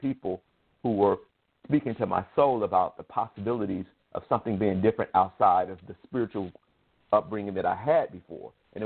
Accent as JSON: {"language": "English", "town": "Chicago", "region": "Illinois", "country": "United States", "tie": "born or raised there", "said": "My parents were very different. We grew up in Chicago. We grew up in the city of Chicago."}